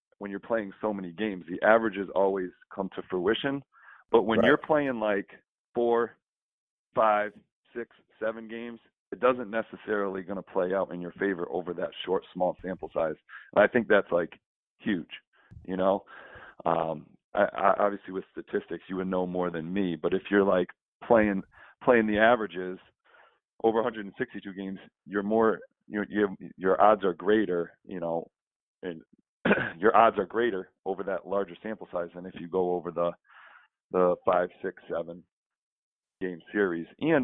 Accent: United States; Hey, Pat, we're American. Baseball's ingrained in all of us.

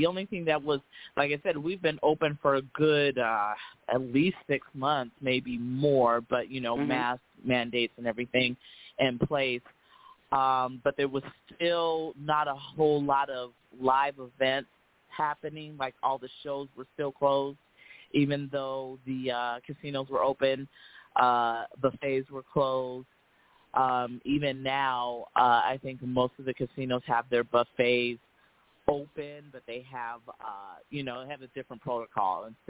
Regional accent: California, United States; I'm from Cali, but I don't find the food here all that great

